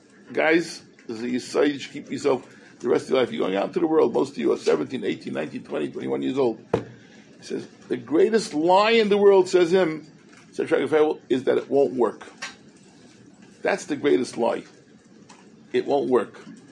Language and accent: English; Williamsburg, New York, United States; We grew up in Williamsburg together, an apartment house, one on top of the other.